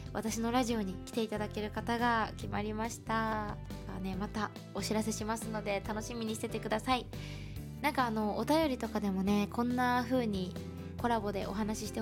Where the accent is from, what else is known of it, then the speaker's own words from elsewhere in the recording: Aichi, Japan; 自分が地元が愛知なので